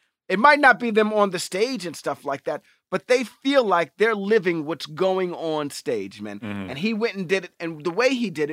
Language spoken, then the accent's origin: English; New York, United States; And I grew up in Times Square. That's my actual neighborhood is Times Square, where I grew up.